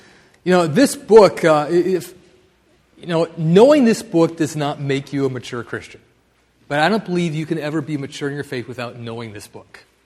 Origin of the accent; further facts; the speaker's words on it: Wisconsin, United States; also born or lived in Norwalk, Ohio; Well, the good news is I am not originally from Ohio. I'm a Wisconsin boy. I grew up on a dairy farm.